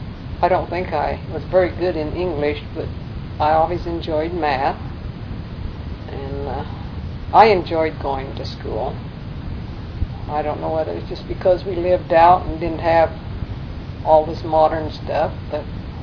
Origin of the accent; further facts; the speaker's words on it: La Grande, Oregon, United States; I was born in June 5th, 1927, south of LeGrand on Bushnell Road.